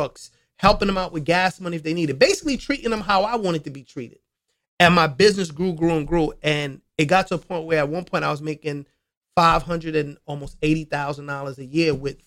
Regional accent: New York, United States; I'm a short guy. And I'll admit, I got a little bit of Napoleon, complex, right? And I'm from New York on top of that.

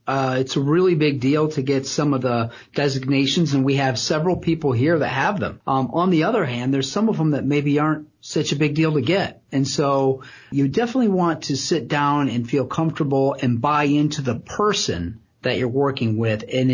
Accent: Pemberville, Ohio, United States; I mean, I grew up in Pemberville, Ohio, for God's sakes. You know, it's just not that fancy out there.

